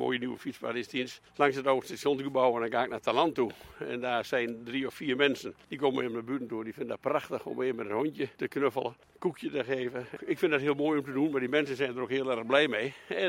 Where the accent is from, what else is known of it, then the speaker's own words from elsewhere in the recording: Overijssel, Netherlands; now in Friesland, Netherlands; Maar ik ben een tukker, hè?